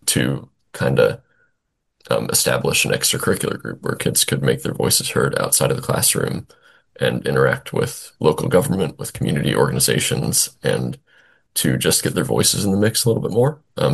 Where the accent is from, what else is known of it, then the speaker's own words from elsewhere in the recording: Midwest, United States; And there wasn't that kind of avenue for me where I grew up in Midwest America.